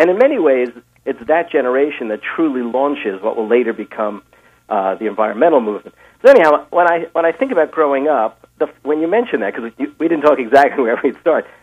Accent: Englewood, New Jersey, United States; I was born in 1949 in Englewood, New Jersey, and we spent some time in New York City, but mostly in northeastern New Jersey.

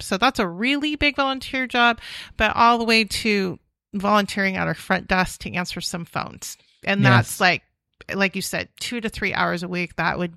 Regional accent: Los Molinos, California, United States; Well, I am a North State girl. Hey. I grew up in Las Molinas in Tehama County. It's my village of like 1,800 people, and go Bulldogs.

